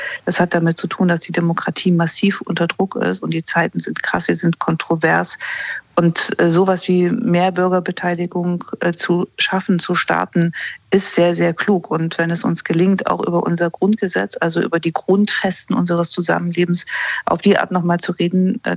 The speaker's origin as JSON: {"language": "German", "region": "East Germany", "country": "Germany", "tie": "born or raised there", "said": "Ich bin ja in der DDR aufgewachsen"}